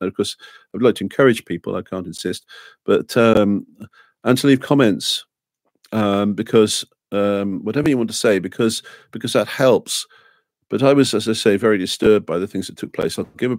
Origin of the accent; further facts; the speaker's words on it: England, United Kingdom; now in Australia; I'm English